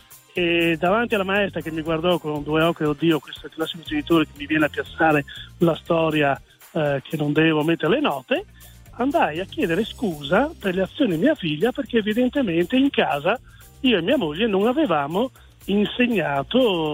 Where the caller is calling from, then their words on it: Udine, Friuli-Venezia Giulia, Italy; Siamo da Udine, buona giornata a tutti.